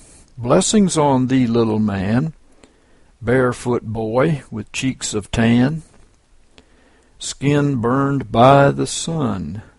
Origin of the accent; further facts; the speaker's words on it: Washington, District of Columbia, United States; We were in a room in my old elementary school, John Greenleaf Whittier, in Washington, D.C.